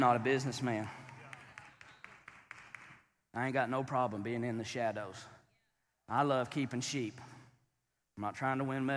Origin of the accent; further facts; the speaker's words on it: Hiawassee, Georgia, United States; And I go, I'm from Hiawassee, Georgia. I cheated my way through high school.